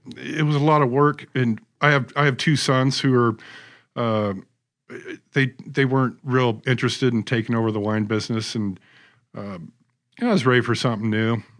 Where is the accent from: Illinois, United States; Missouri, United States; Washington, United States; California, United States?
Washington, United States; Seattle; I grew up in the Seattle area.